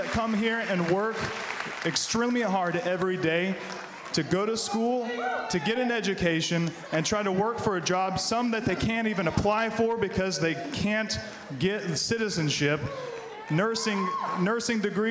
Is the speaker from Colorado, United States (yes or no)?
no; Bentonville, Arkansas, United States; I'm from Bentonville.